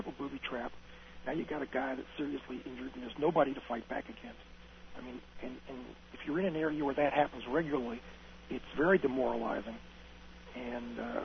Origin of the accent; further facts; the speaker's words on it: United States; Marines are pretty cocky, and, you know, we're American, we got the best equipment and everything.